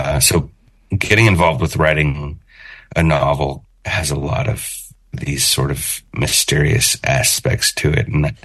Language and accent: English; Oakland, California, United States; And so I grew up in Oakland, which is super diverse, and on a street that every other kid that I knew came from a biracial family.